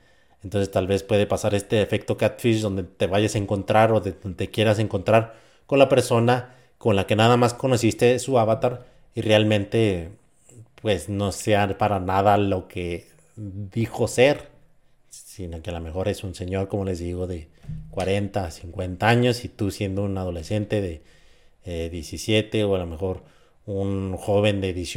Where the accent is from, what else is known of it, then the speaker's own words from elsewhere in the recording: San Francisco del Rincón, Guanajuato, Mexico; Yo soy de San Francisco del Rincón, Guanajuato.